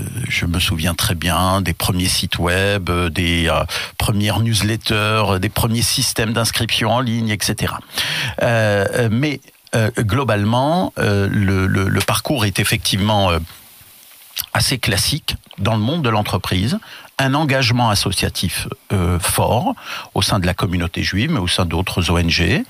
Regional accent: Morocco; moved away as an adult; now in France; Je suis né au Maroc, j'y ai grandi, et je suis arrivé en France en 89, après mon bac, pour y faire mes études d'ingénieur en informatique.

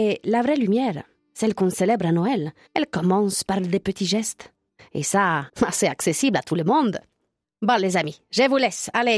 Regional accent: Syracuse, Sicily, Italy; French is a second language; Et chez moi, en Sicile, ma fête est super vivante. À Syracuse, Il y a des processions incroyables

